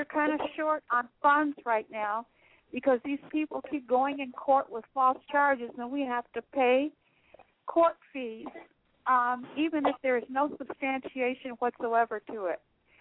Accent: Michigan, United States; I'm from Michigan.

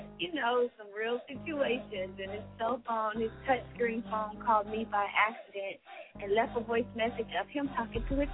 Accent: Fort Myers, Florida, United States; from Fort Myers, Florida.

